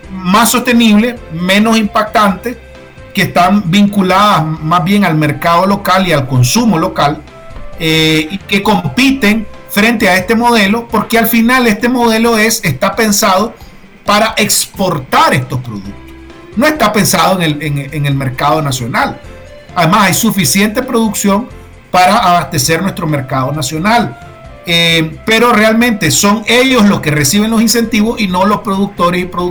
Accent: Nicaragua

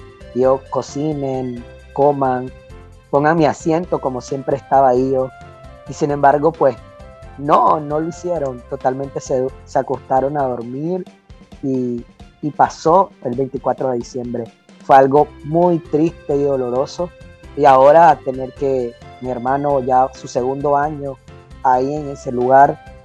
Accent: Nicaragua; Desde acá estoy soñando en un retorno a Nicaragua, en regresar a Nicaragua, porque yo soy nicaragüense y a mí nadie me va a decir que no soy nicaragüense.

